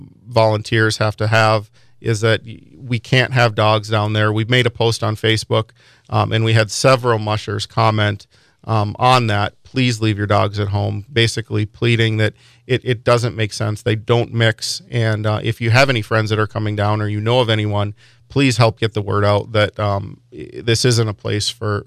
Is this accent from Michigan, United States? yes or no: yes; Marquette, Michigan, United States; and obviously I'm from Marquette